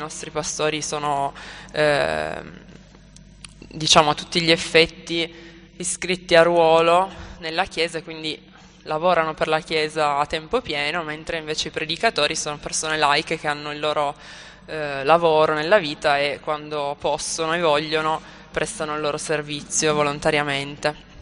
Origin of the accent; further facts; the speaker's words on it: Turin, Piedmont, Italy; ho 27 anni, sono di Torino